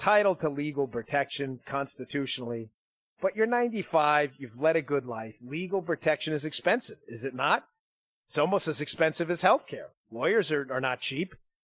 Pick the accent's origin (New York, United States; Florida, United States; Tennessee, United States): New York, United States; Bernie, I just do well because I'm from New York.